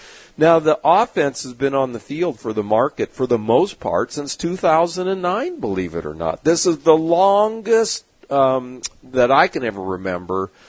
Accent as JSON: {"language": "English", "town": "San Diego", "region": "California", "country": "United States", "tie": "born or raised there", "said": "my years growing up in San Diego and went to school with a lot of Portuguese who know something about tuna fishing."}